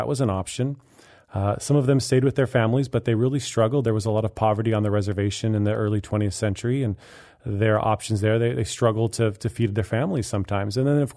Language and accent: English; Los Angeles, California, United States; Well, I grew up in Los Angeles, and so I was in a very multicultural environment my whole life.